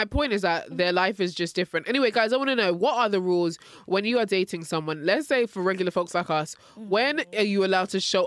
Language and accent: English; Nigeria; Everybody knew, like, back in the day when you turned 10, you had a big hall party as a Nigerian.